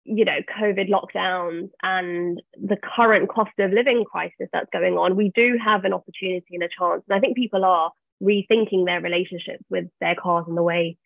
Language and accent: English; London, United Kingdom; also born or lived in Lahore, Pakistan; I'm a city girl kind of through and through. I was born in Lahore in Pakistan, and I was brought over to London when I was a baby. And I've just kind of lived in London my whole life.